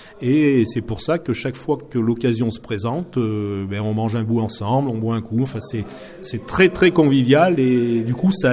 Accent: Voreppe, Auvergne-Rhône-Alpes, France; Alors je suis né à Vorep. Et j'ai vécu à Voreppe jusqu'à l'âge de 27 ans où je suis monté à Pommiers-la-Placette.

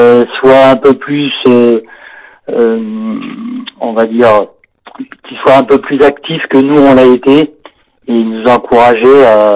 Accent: Auvergne-Rhône-Alpes, France; Ben, j'étais de Bichirol, donc c'est vrai que j'étais pas très loin.

